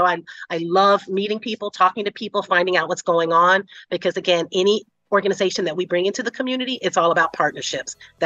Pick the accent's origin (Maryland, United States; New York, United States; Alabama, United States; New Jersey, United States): Alabama, United States; Mobile; So though I wasn't born and raised here, I'm from Mobile, Alabama, the opportunity to come in and make a difference immediately was ripe.